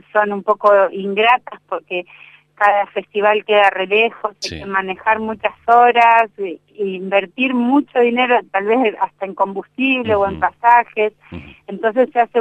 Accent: Bahía Blanca, Buenos Aires Province, Argentina; born there; now in Chubut, Argentina; Yo nací en Bahía Blanca y hace ya 18 años que vivo en Chubut, casi 19, y realmente este siento que es mi lugar en el mundo

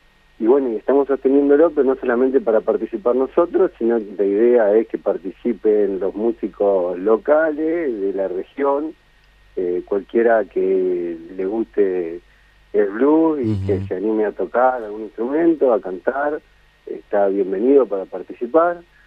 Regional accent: Villa Elisa, Entre Ríos, Argentina; moved away as an adult; now in Paraná, Argentina; claro que yo soy de Villa Elisa, pero ya estoy en Paraná hace 12 años.

